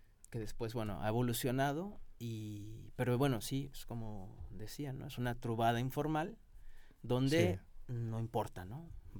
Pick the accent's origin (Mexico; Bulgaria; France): Mexico; Jo sóc de Mèxic, sóc de Mèxic, és veritat.